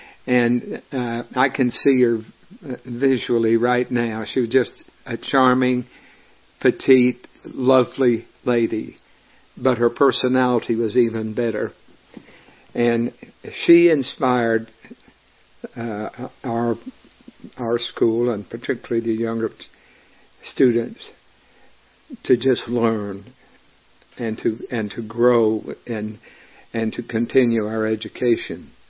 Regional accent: Double Springs, United States; Let me kind of jump back to growing up in Double Springs. Very small community.

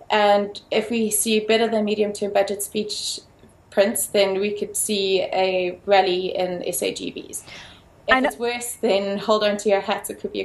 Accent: South Africa; So I think as any South African listening to this today would want to have exactly the same sentiments that I have.

